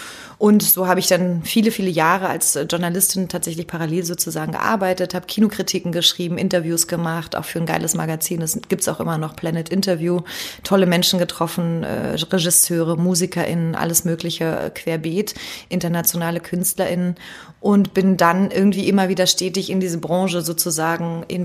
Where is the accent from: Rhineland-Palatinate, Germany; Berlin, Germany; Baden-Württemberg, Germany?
Berlin, Germany; also born or lived in Hamburg; Ich bin eine Berliner Pflanze, ich muss zurück. Und dann bin ich nach Berlin wieder zurück